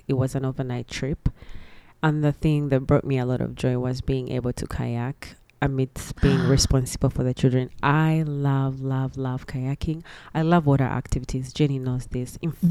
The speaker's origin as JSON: {"language": "English", "country": "Uganda", "tie": "born or raised there", "said": "I was raised in Uganda, but I'm just going to expand a little."}